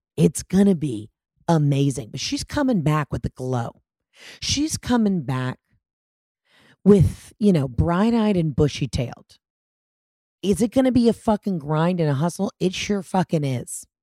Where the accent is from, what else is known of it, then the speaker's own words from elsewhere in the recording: Atlanta, Georgia, United States; immediately I got like aggressive DMs from women in Chicago, Los Angeles, my hometown of Atlanta, Houston, being like, where is our city?